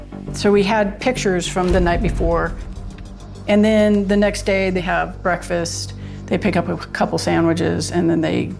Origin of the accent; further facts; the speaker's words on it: East Coast, United States; My background is not in law enforcement. I grew up on the East Coast wanting to be an artist.